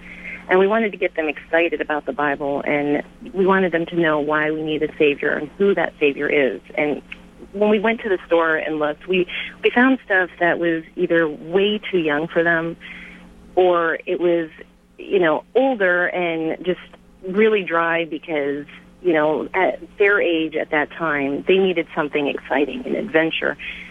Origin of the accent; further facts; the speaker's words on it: Pennsylvania, United States; now in Cincinnati, United States; I grew up in Pennsylvania. I'm now living in Cincinnati.